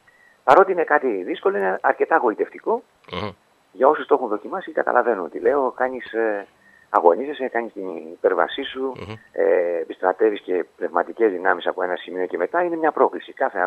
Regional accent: Patras, Western Greece, Greece; μια και ήταν στην πόλη μου

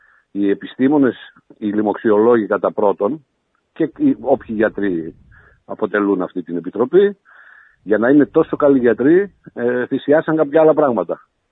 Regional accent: Thessaloniki, Central Macedonia, Greece; ειδικά επειδή είμαι από τη Θεσσαλονίκη και η οικογένειά μου είναι εκεί και οι φίλοι μου

